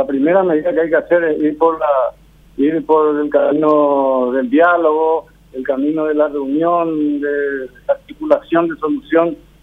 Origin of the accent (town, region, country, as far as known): Paraguay